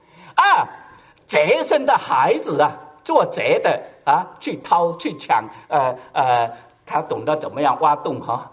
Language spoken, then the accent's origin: Chinese; China; 这就是我们中国人所讲的是什么？有其母必有其女